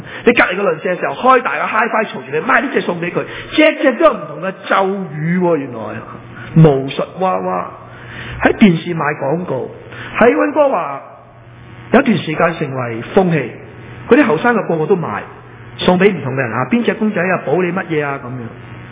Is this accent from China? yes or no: yes; Guangdong, China; 食指啊，我哋广东人讲金手指督人背脊